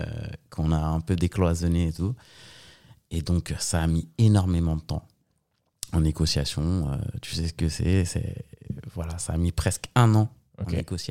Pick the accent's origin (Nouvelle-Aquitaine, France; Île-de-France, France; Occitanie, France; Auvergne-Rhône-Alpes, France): Île-de-France, France; Paris; Moi, je suis né à Paris 15e.